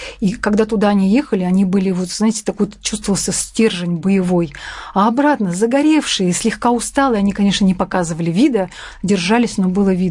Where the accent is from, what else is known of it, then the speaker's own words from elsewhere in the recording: Belarus; now in Omsk, Russia; И мы, как бы омские белорусы, вот, состоялось такое действие